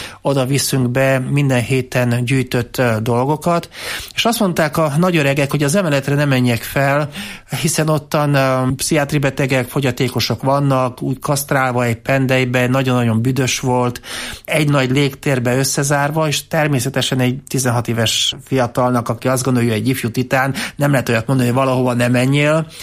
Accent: Transylvania, Romania; moved away as an adult; now in Hungary; Tehát engem 1990-ben vettek fel, de akkor még Erdélyből jöttem tanulni, és román állampolgár minősültem

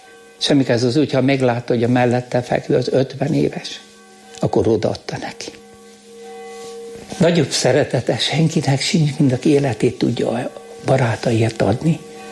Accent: Hungary; én magyar vagyok. Magyar!

